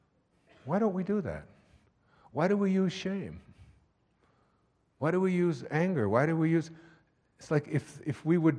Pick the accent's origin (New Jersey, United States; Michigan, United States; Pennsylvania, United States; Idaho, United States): Michigan, United States; I grew up in Michigan, and they come up and they're yellow